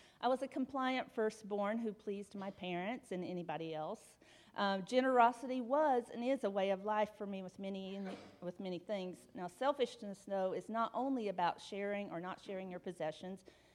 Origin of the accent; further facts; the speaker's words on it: West Virginia, United States; I do feel the need to reiterate that I am from West Virginia, and you can do with that information whatever you would like.